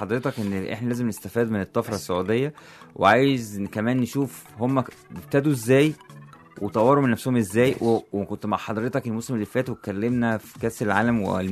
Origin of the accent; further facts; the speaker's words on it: Egypt; عايز اتكلم كمان على عندنا بقى عندنا في مصر